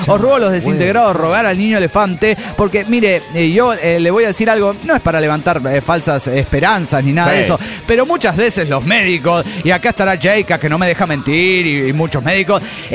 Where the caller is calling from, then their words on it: Managua, Nicaragua; de Managua, Nicaragua.